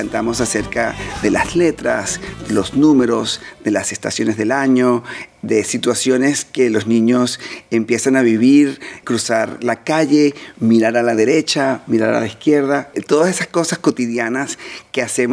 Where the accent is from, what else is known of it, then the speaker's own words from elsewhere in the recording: Venezuela; first language Spanish; now in Australia; los que somos inmigrantes como yo, que soy de Venezuela, que nací en Venezuela, crecí en Venezuela y el español es mi primera lengua y ahora vivo aquí en Australia.